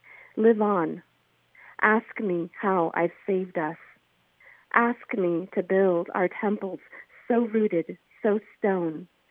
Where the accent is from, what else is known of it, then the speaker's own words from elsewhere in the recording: Fresno, California, United States; You know, I was born and raised in Central Fresno area. So that part of me is very, I'm very tied and rooted to that area.